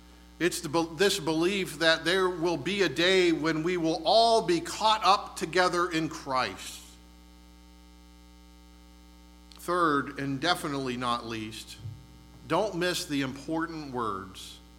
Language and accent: English; Erie, Pennsylvania, United States; what I remember growing up in Erie.